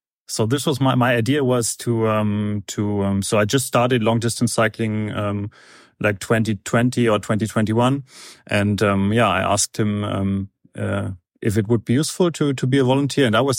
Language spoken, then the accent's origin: English; Frankfurt, Hesse, Germany; I'm from Frankfurt.